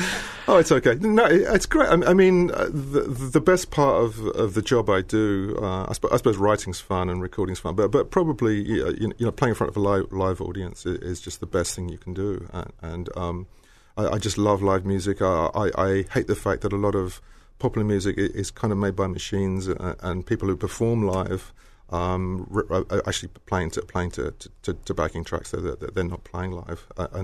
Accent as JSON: {"language": "English", "country": "United Kingdom", "moved": "yes", "lives_now": "Los Angeles, United States", "said": "And I come from Britain, where national radio is subsidized by the government, so you don't have to think about it."}